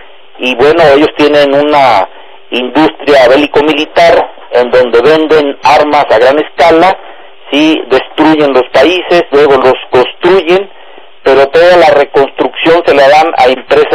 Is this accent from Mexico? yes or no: yes; Mexico; aquí lo que no debemos nosotros perder de vista como mexicanos y latinos